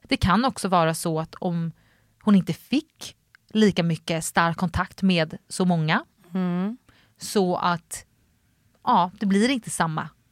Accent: Nacka, Stockholm County, Sweden; Jag är från Nacka

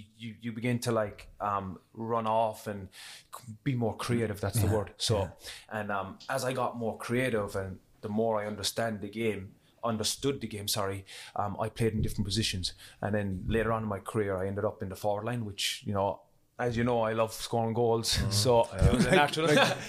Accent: Ireland; growing up in Ireland

